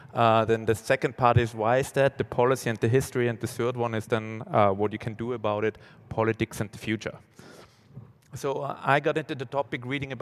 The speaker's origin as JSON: {"language": "English", "country": "Austria", "said": "I'm from Austria."}